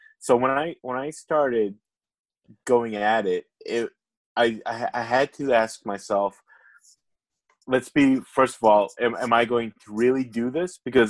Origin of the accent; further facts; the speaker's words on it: Belleville, New Jersey, United States; where I grew up in Belleville in New Jersey, you know, most of my friends and family, I never could count how many on my hand, how many people were like business owners.